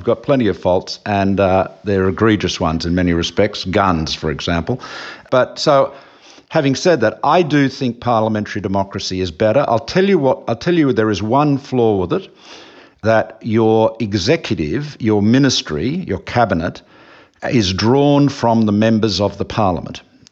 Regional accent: Australia; as an Australian

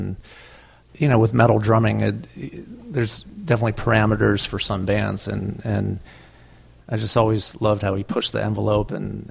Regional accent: Long Beach, California, United States; I think the fact that we're closer in age and, you know, I'm from Long Beach, they're from Huntington, you know, we share the same musical influences.

